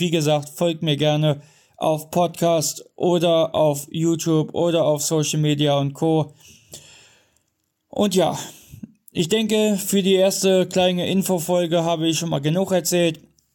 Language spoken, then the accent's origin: German; Kassel, Hesse, Germany; born there; now in Bad Arolsen, Germany; bin eine Transfrau. Geboren in Kassel, wohne in Bad Arolsen, zum Zeitpunkt der Podcast-Episode auch circa 10 Jahre schon.